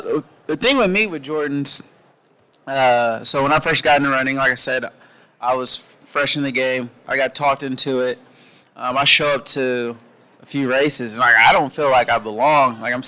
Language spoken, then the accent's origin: English; Indianapolis, Indiana, United States; So when I run my races, I'm from Indianapolis. So I run a lot of races there, of course.